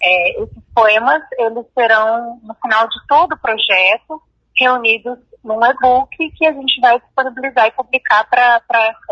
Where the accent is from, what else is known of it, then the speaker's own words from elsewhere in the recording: Maringá, Paraná, Brazil; aqui em Maringá, né, sobretudo, que é a cidade onde eu moro, onde eu nasci